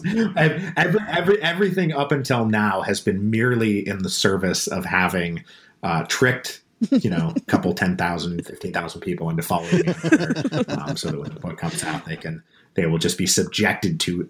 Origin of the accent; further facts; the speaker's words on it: Seattle, Washington, United States; I'm from Seattle originally.